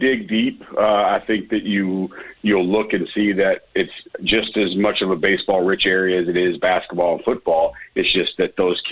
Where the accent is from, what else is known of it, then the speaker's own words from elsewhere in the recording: Midwest, United States; You know, I'm from the Midwest originally.